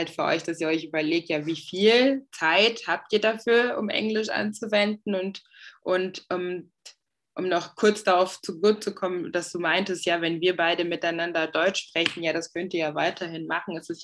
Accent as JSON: {"language": "German", "country": "Togo", "first_language": "Ewe", "second_language": "German", "said": "meine Erstsprache ist Ewe, also eine der Landessprachen aus Togo und Französisch."}